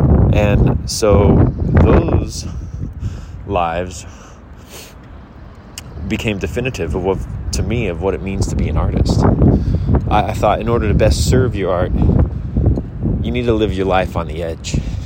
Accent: Philadelphia, Pennsylvania, United States; I grew up in Philadelphia and went to a church called New Life Presbyterian.

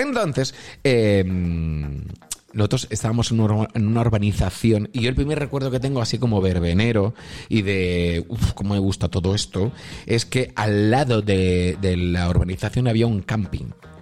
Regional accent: Barcelona, Catalonia, Spain; No, yo soy de Barcelona.

